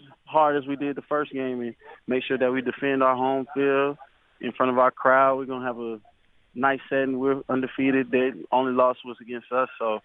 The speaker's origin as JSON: {"language": "English", "region": "Georgia", "country": "United States", "tie": "born or raised there", "said": "You know, I grew up in Georgia. We had Six Flags, so Batman and Superman was my favorite roller coaster rides growing up already."}